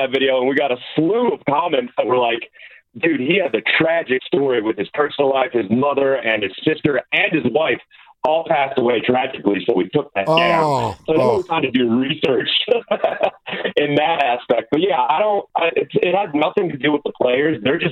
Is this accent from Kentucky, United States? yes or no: no; Sacramento, California, United States; I am from Sacramento, California, the capital of this great state in which we live, yep.